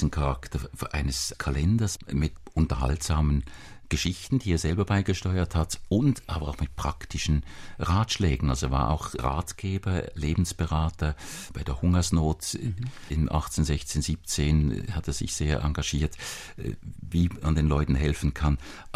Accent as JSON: {"language": "German", "town": "Basel", "region": "Basel-Stadt", "country": "Switzerland", "said": "was ich als Basler nicht gewusst habe"}